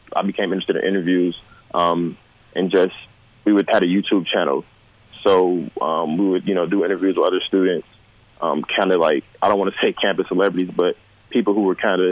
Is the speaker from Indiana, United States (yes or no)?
yes; Gary, Indiana, United States; born there; I'm 23 years old. I was born in Gary, Indiana. I went to Westside High School